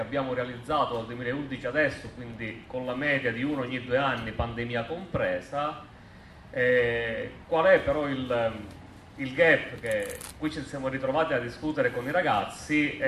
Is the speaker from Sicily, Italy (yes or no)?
yes; Sicily, Italy; accent: Sicilian; Io sono siciliano, l'accento capirete che non è che vado molto lontano, sicilianissimo.